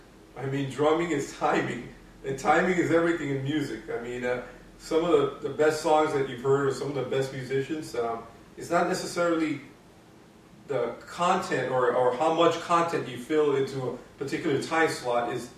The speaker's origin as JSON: {"language": "English", "region": "Massachusetts", "country": "United States", "tie": "born or raised there", "said": "Growing up in Massachusetts, we were big"}